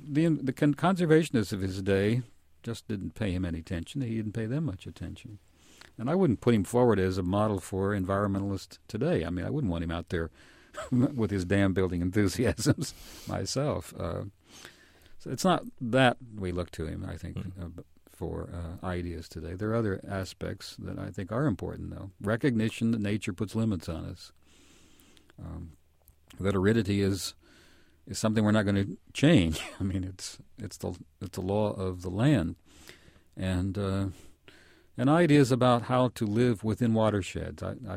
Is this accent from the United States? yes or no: yes; Kansas, United States; And since I'm from Kansas, we say Worster.